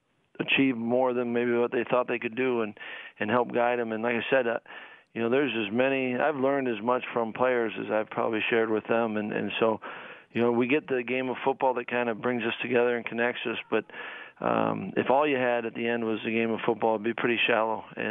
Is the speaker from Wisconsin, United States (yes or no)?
yes; Madison, Wisconsin, United States; I was fortunate because I grew up in Madison.